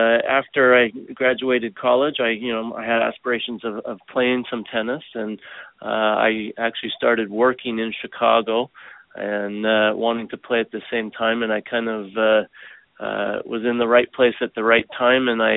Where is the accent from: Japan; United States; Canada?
Canada; I grew up in Canada playing tennis.